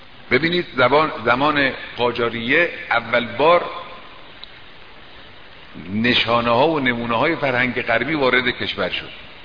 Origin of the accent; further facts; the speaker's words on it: Iran; چرا من باید احساس حقارت کنم به خاطر ایرانی بودنم؟